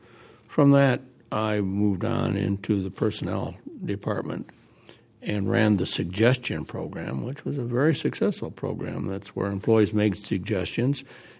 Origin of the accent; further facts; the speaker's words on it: Ann Arbor, Michigan, United States; I am a longtime resident of Ann Arbor, often referred to as a townie. I was raised and schooled in Ann Arbor.